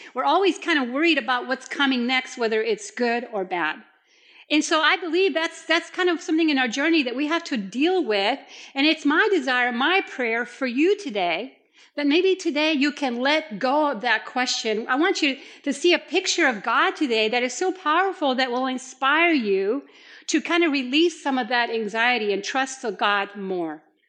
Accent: Puerto Rico; I grew up in Puerto Rico, and there are a lot of windy roads there.

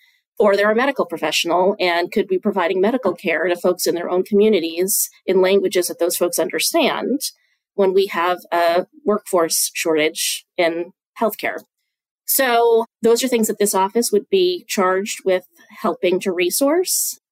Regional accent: Lewiston, Maine, United States; also born or lived in New York City / Boston; I'd lived in New York City. I'd gone to school in Boston. And my hometown of Lewiston is a place that really rallies together in a crisis.

